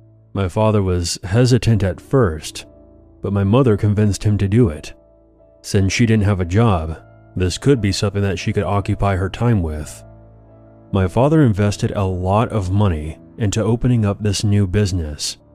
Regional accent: Russia; English is a second language; Before I begin, I'm from Russia. My English isn't that great, but I'll try my best.

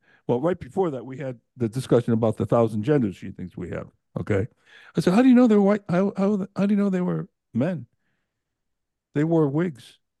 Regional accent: United States; But I'm sorry, I'm an American, and I'm a constitutionalist first, okay?

